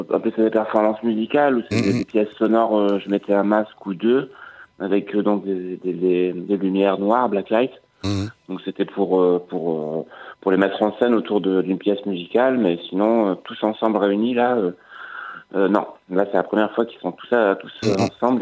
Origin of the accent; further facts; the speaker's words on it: Corsica, France; now in Bordeaux, France; J'ai grandi en Corse, après j'ai fait du cirque, donc je suis arrivé à Bordeaux pour faire une école de cirque.